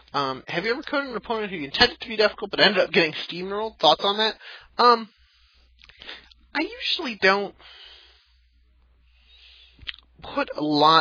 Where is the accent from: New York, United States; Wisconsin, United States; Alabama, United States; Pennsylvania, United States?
Wisconsin, United States; We're not talking about the kind of shotguns that one would find where I grew up in Wisconsin for hunting deer.